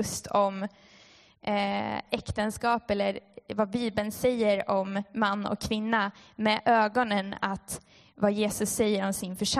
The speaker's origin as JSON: {"language": "Swedish", "town": "Umeå", "region": "Västerbotten County", "country": "Sweden", "lives_now": "Finland", "said": "Och som ni kanske hör så kommer jag från Sverige, Umeå. På andra sidan Kvarken."}